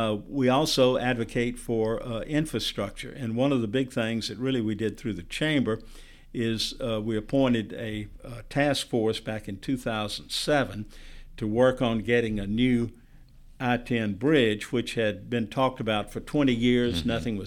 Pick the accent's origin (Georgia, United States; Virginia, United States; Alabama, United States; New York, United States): Alabama, United States; accent: Alabama; with my Alabama accent, when I was in Selma, I sounded normal